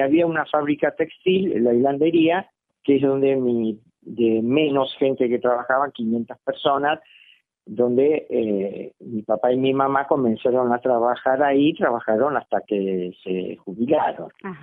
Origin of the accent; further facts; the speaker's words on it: Berisso, Buenos Aires Province, Argentina; yo tengo muy lindo recuerdo de mi infancia en Berisso.